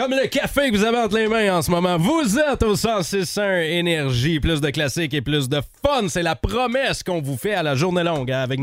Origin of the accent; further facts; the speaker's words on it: Fabreville, Quebec, Canada; Ben, moi, je viens de Fabreville.